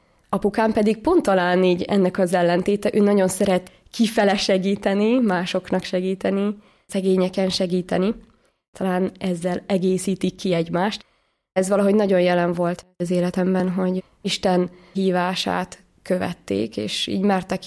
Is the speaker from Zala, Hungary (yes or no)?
yes; Zala, Hungary; családban nőttem föl, 5 vagyunk testvérek, egyedüli lány vagyok. Zalában nőttem föl